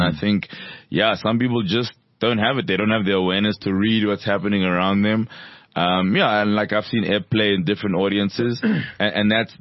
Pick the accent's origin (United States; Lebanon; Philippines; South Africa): South Africa; Katlehong, Gauteng; So I'm originally from Katlehong. I live in Chongweni. A lot of my time was kind of spent growing up with either my mom, my aunt, or my grandmother.